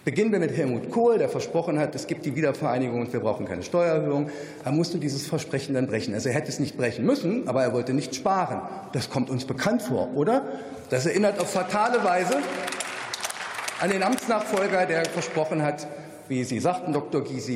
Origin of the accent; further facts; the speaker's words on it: Berlin, Germany; Ich komme aus Berlin.